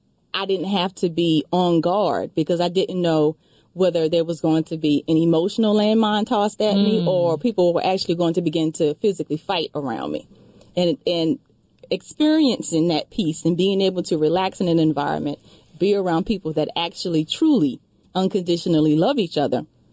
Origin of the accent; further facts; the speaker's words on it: the South, United States; I grew up in the South. And yes. The South is one that what happens in this house stays in this house.